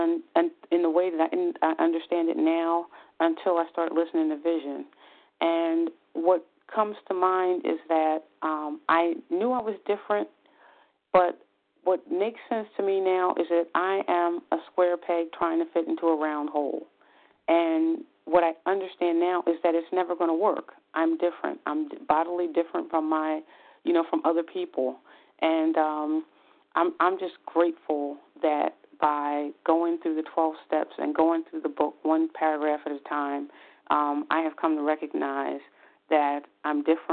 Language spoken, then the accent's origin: English; New Jersey, United States; I'm from South Jersey.